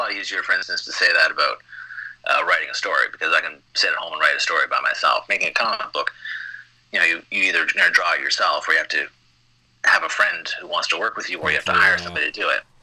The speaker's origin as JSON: {"language": "English", "country": "Canada", "said": "I'm Canadian, ooh, and the idea of there being a Canadian superhero team"}